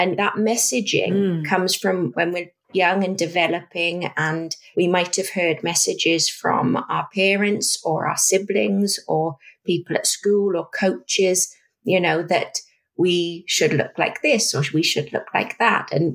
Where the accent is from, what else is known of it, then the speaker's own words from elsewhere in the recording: Wales, United Kingdom; now in Ontario, Canada; I'm a clinical psychologist here in Ontario, but you can tell by my accent, I originate somewhere far away. In Wales.